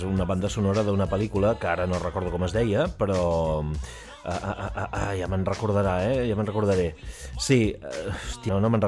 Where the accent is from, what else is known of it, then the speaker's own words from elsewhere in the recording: Pals, Catalonia, Spain; jo sóc de Pals, saps?